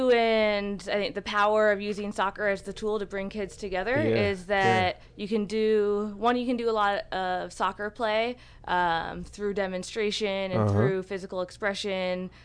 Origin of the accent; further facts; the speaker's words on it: Seattle, Washington, United States; Yeah, I grew up in Seattle. I actually just recently relocated back to Seattle for this work.